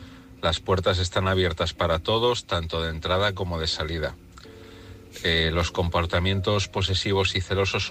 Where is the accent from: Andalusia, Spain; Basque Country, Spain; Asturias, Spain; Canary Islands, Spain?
Asturias, Spain; de Asturias, el vigilante.